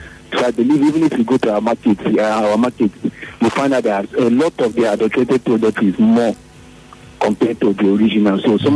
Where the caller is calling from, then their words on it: Oyibo, Nigeria; I'm calling from Oyibo.